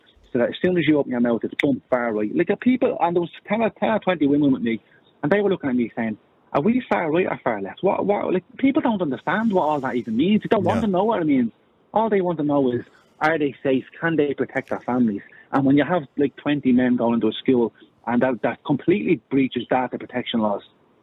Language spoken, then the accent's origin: English; Drimnagh, Leinster, Ireland; I'm from Drimnagh on my life, and I live in Cumberland now.